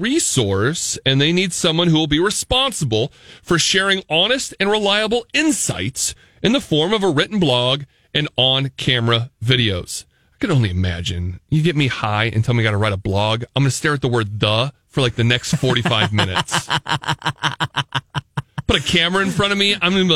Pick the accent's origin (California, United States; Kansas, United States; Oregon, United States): Oregon, United States; And you would find out my home state of Oregon, the most hated Thanksgiving food is turkey.